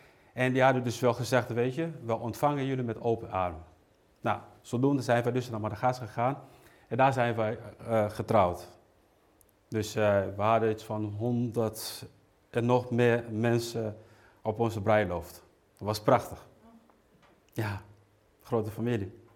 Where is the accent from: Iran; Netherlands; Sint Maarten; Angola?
Angola; ik kom uit Angola.